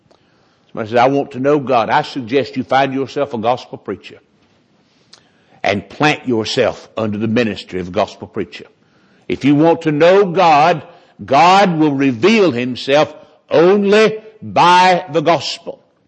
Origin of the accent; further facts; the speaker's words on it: Winston-Salem, North Carolina, United States; He was an evangelist who lived in my hometown in Winston-Salem, North Carolina.